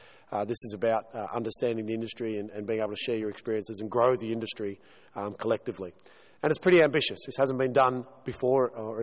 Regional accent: Australia; Clearly, I'm Australian.

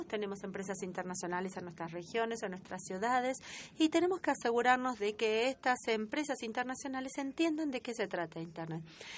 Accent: Jordan; de Jordania.

